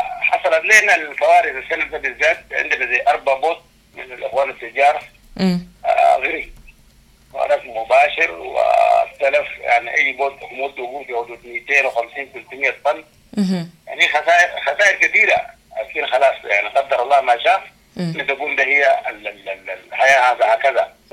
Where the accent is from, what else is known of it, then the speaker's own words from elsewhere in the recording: Sudan; لأنه نحن كسودانيين أو كمسلمين ديدا بتاعنا أنه نعفي